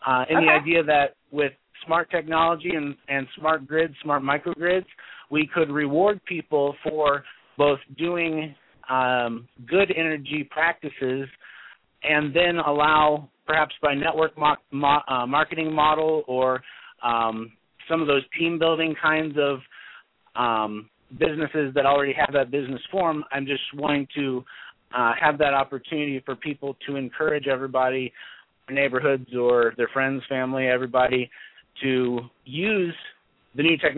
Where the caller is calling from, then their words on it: Indiana, United States; also born or lived in Illinois; My area code on the board there would indicate I'm in West West Central Illinois, but I'm actually in Northeast Indiana. I just kept my old cell phone number.